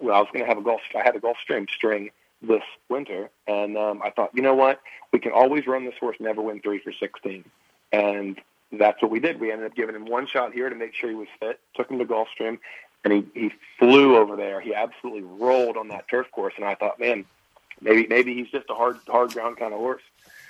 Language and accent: English; Kentucky, United States; I live in Kentucky. I'm from Kentucky.